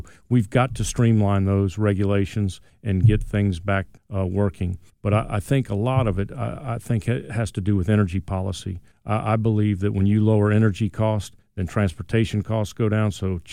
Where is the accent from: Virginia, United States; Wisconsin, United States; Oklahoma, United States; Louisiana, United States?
Louisiana, United States; I've got a friend of mine. I grew up in Louisiana who worked on an oil rig for 2 years